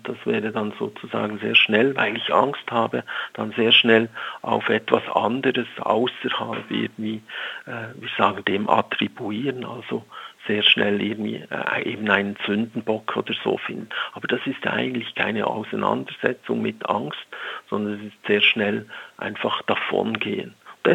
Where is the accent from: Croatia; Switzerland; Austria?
Switzerland; ich bin ja selber Schweizer und habe sehr lange beispielsweise am Zürichbeer, eine der reichsten Gegenden europaweit